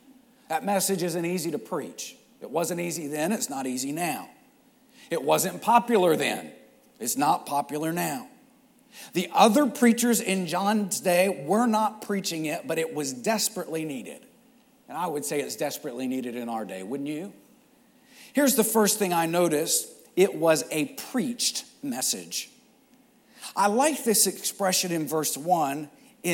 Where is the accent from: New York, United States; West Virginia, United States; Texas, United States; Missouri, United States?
Texas, United States; Growing up in West Texas, I always used to fantasize about growing up in the old West.